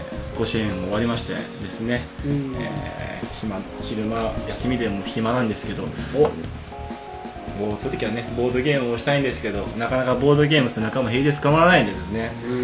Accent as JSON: {"language": "Japanese", "town": "Kitanagoya", "region": "Aichi", "country": "Japan", "tie": "born or raised there", "said": "僕の地元の北名古屋市に青いバナナを輸入してガスかけて"}